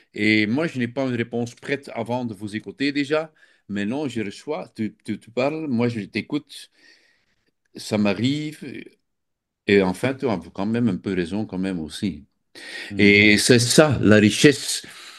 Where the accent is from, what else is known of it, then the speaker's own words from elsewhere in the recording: Belgium; ils prennent une autre bière chez nous en Belgique, peut-être chez vous aussi.